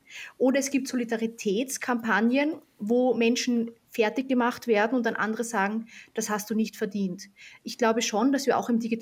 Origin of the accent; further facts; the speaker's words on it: Austria; Ich muss sagen, ich bin ja Österreicherin.